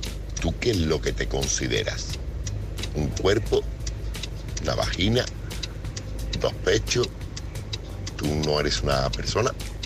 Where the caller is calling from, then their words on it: Seville, Andalusia, Spain; corresponsal de Sevilla.